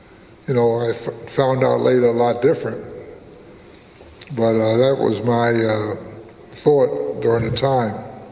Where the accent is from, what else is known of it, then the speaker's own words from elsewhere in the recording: Manhattan, New York, United States; I'm from New York, born and raised in Manhattan, two blocks from Polderhouse.